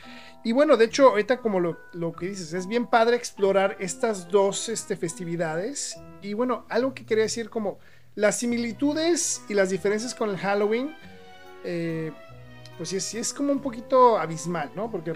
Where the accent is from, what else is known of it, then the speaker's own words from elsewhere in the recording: Mexico City, Mexico; yo soy de la Ciudad de México